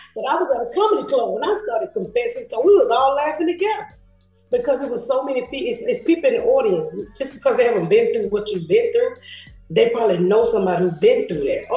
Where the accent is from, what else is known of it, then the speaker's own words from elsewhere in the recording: the South, United States; I'm from the South. We had to learn how to do something called joning. People call it different from different places, you know, sides of the world. But here in Atlanta, we call it joning.